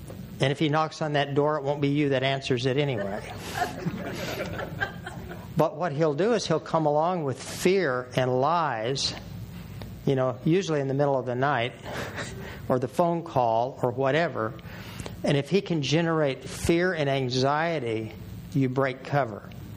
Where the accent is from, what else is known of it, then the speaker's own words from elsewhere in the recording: Oklahoma, United States; I grew up hunting in Oklahoma, primarily quail.